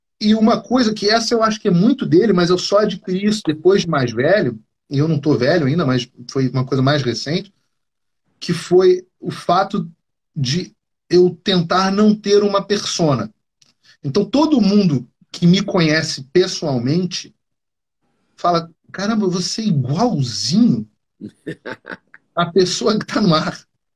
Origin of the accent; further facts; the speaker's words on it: Brasília, Federal District, Brazil; born there; nasci na Granja do Torto, né?